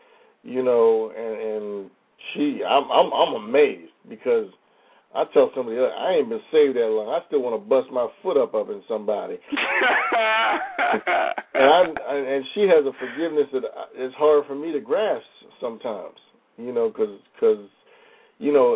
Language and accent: English; New York, United States; You know, I mean, I grew up in New York.